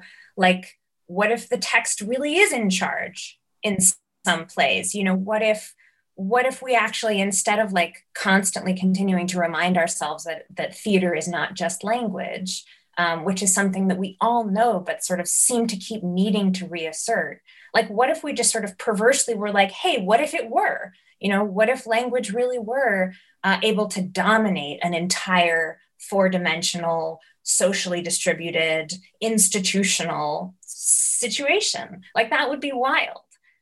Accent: New York, United States; I think growing up in New York and you know, kind of fortuitously getting access to the sort of kinds of experimental theater that I ended up seeing and caring about as a really young person

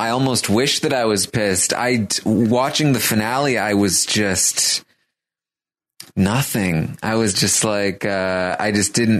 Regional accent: Australia; I'm an Australian Big Brother Twitter account

